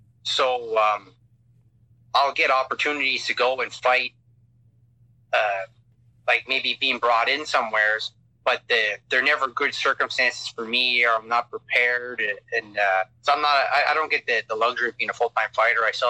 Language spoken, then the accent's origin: English; Pointe-aux-Chênes, New Brunswick, Canada; now in Prince Edward Island, Canada; I'm from New Brunswick, a little place called Pointe-aux-Chênes, but currently I live in Prince Edward Island.